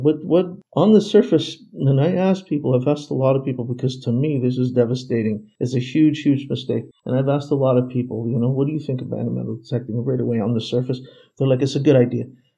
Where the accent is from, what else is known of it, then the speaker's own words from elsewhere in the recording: Canada; You know, I am Canadian, but I love Antigua.